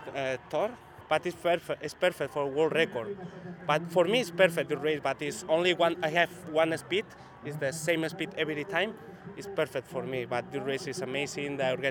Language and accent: English; Spain; from Spain. The race is good.